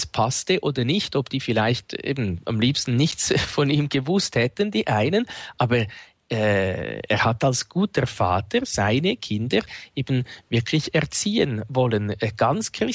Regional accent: Winterthur, Zurich, Switzerland; Dann in Winterthur, dort wo ich aufgewachsen bin

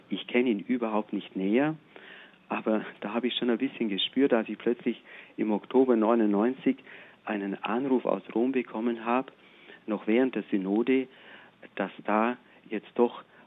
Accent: Isny, Baden-Württemberg, Germany; born there; Ja, da bin ich geboren. Isny ist Baden-Württemberg, aber genau. Ich bin ein Bayer.

